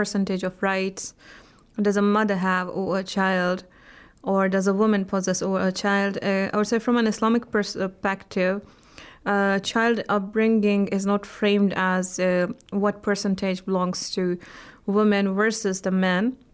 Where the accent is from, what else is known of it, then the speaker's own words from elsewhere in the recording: Jammu and Kashmir, India; so I am actually from Indian Administrative Kashmir